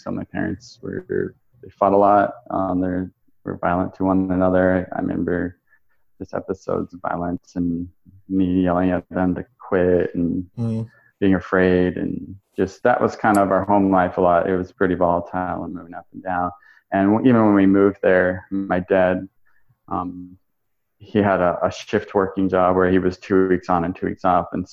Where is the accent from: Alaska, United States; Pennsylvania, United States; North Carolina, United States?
Alaska, United States; also born or lived in Utah; Actually, I was born in Utah, and I lived there until I was about 6 years old. And so kind of a big change moment for me was moving from Utah to Alaska, to a small village where my mom's from. So I'm an Inupiat tribe member.